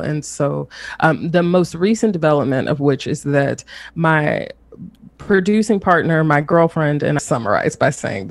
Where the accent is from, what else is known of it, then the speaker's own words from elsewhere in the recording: the South, United States; So I'm based in North Carolina, and I'm from the South.